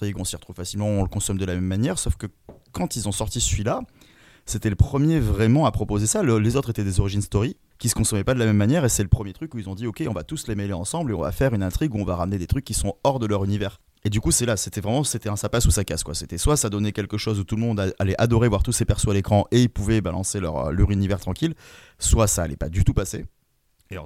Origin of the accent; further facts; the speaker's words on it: France; Là, on parle en tant que Français